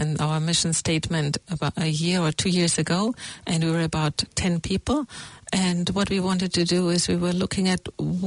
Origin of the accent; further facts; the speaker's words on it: Germany; I grew up in Germany, very close to the former GDR border, to the German Democratic Republic